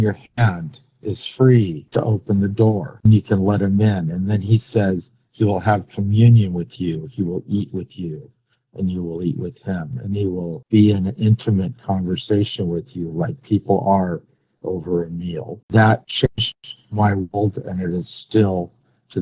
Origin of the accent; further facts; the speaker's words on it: Tucson, Arizona, United States; born there; So I was born in Tucson, Arizona.